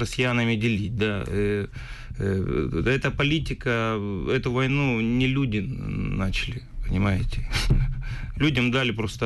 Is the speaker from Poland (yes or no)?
no; Ukraine; Мне тете родной морду бить только из-за того, что я из Украины.